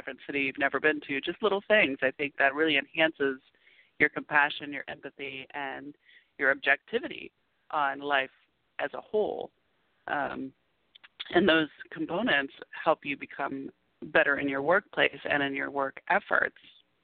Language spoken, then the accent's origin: English; Florida, United States; I grew up in Southern Florida.